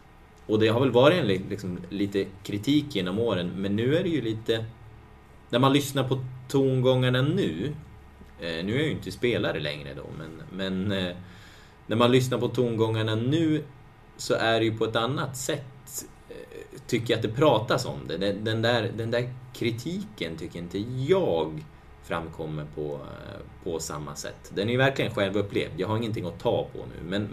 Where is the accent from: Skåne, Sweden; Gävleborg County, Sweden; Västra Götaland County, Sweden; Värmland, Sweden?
Gävleborg County, Sweden; Hudiksvall; jag är född 90, men jag kommer ihåg det här runt pojkallsvenskan åren när jag kommer från Hudik